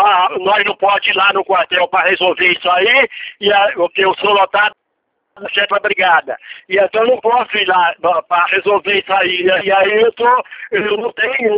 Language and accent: Portuguese; Porto Velho, Rondônia, Brazil; Sou de Porto Velho.